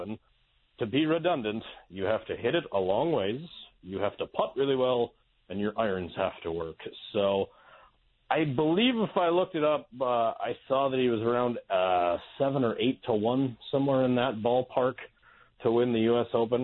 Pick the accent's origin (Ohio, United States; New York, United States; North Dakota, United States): North Dakota, United States; But there's a fun story back home in my home state of North Dakota